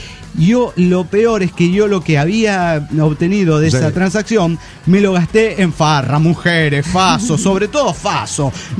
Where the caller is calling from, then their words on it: Costa Rica; Hola, ¿cómo están? … de Costa Rica.